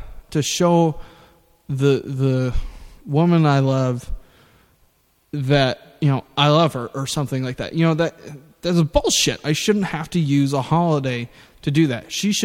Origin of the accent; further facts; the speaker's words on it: San Diego, California, United States; I was born and raised in the San Diego area and still have family there and everything, including my mom.